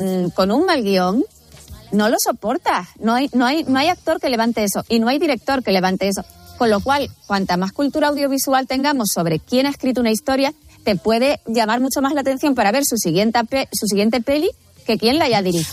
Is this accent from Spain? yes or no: yes; Canary Islands, Spain; en mi tierra, en Tenerife